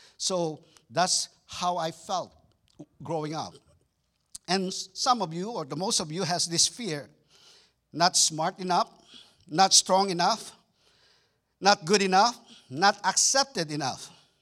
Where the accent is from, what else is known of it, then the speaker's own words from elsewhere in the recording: Texas, United States; I'm from Texas wearing cowboy boots, and this is how we do in Texas.